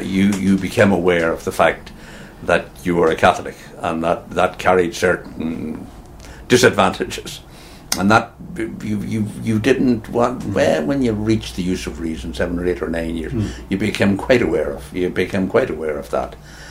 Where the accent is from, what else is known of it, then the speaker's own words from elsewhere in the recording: Kinawley, Northern Ireland, United Kingdom; I grew up in the parish of Kinnolly, which is dissected by the border. And I actually, because of the rules at that time, we, even though we lived in Fermanagh, we were allowed to play juvenile football in County Cavan.